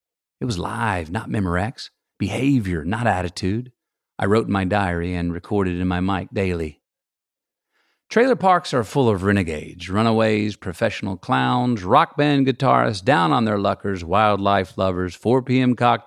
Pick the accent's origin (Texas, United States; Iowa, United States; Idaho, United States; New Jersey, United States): Texas, United States; Uvalde; The man I portrayed was Willis Newton, who was from my hometown of Uvalde, Texas.